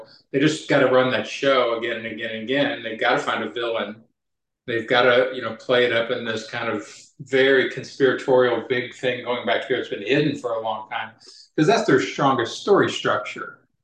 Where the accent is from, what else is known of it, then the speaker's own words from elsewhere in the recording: Kentucky, United States; And I grew up in Kentucky. I was Catholic. I know how to talk to the right.